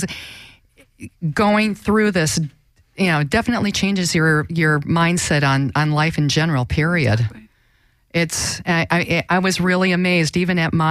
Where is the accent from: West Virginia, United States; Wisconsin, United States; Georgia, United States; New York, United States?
Wisconsin, United States; now in Los Angeles, United States; moving out to Los Angeles, because I was from Wisconsin, where it was very white.